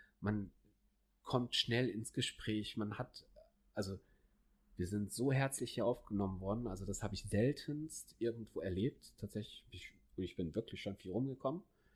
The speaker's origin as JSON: {"language": "German", "region": "Hesse", "country": "Germany", "said": "als ich nach Holsterhausen gekommen bin, ich bin ursprünglich komme ich noch nicht mal aus Nordrhein-Westfalen. Ich bin eigentlich in Hesse."}